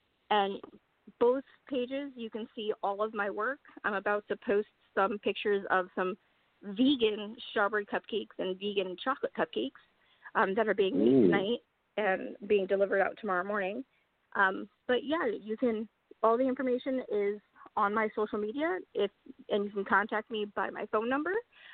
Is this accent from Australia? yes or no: no; Maryland, United States; I am from Maryland, and I am a owner of a cupcakery.